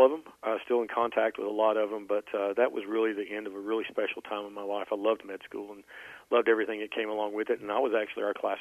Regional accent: Jonesborough, Tennessee, United States; You know, as a country boy growing up in Jonesboro, you know, never imagined medical schools in your future, right?

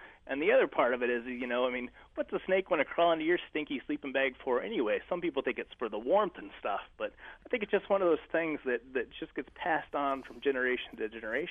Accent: Wyoming, United States; I grew up in Wyoming, and so, you know, that's one of those old cowboy legends, and I remember my uncles talking about sleeping out under the stars

